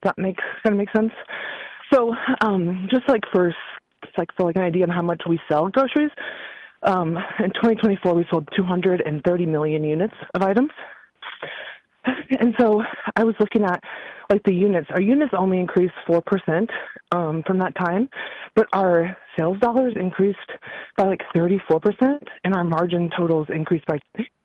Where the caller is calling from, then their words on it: Wisconsin, United States; I'm calling from Wisconsin.